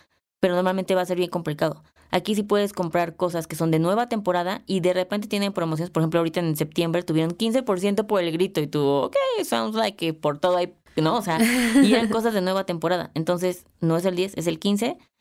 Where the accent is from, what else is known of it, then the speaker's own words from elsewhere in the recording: Mexico; yo no soy europea, soy mexicana.